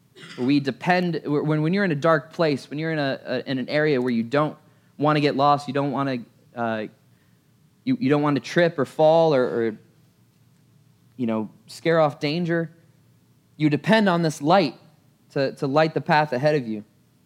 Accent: Malaysia; I grew up in Malaysia

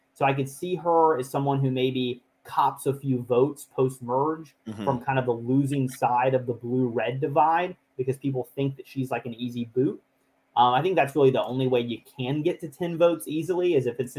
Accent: Alabama, United States; Yeah, so I'm from Alabama. So my family would have been much happier had I gone to Miami because they have a football team.

